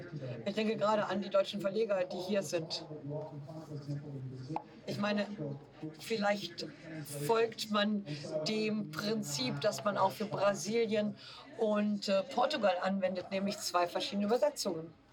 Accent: Mexico; Und wir als Mexikaner, Mexikanerinnen finden immer Wege, die Sprache irgendwie so zu drehen und zu wenden, dass sie uns gefällt.

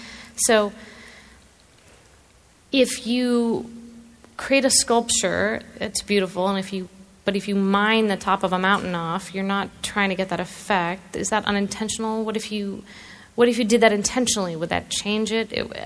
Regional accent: Seattle, Washington, United States; Now, I grew up in Seattle, and I was brought up that way

